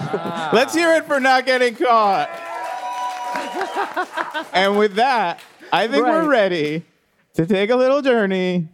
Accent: East Coast, United States; I grew up on the East Coast. It was a lot different, man.

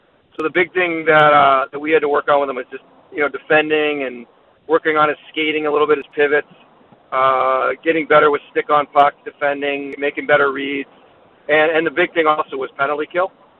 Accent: United States; I grew up going to Cultus Lake in the summers and stuff, even though I'm American

